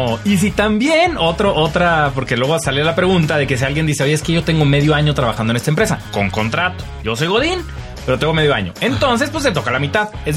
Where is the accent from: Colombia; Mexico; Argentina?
Mexico; la verdad es que como mexicanos no pensamos mucho en eso